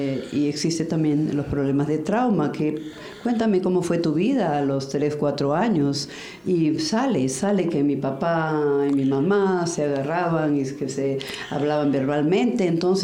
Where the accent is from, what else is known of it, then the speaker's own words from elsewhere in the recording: Peru; Yo soy originaria de Perú.